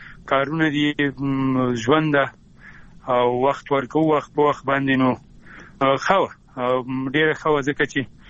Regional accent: Afghanistan; بیا هم یادونه کومه د یو ورور په حیث، د یو افغان په حیث، د لر وبر پښتون په حیث

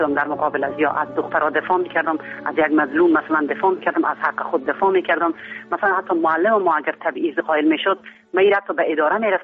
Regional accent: Kabul, Afghanistan; also born or lived in Herat; پدرم معلم بود در افغانستان، هم در زمانهای قدیم در هرات و همچنان در کابل در رسه استقلال خانواده روشن فکری داشتیم، خوشبختانه خانواده فرهنگی داشتیم و ما در همچین فضای بزرگ شدم

